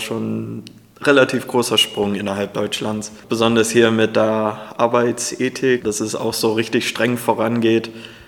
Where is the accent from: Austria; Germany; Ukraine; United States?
United States; Als Amerikaner kenne ich das wenig.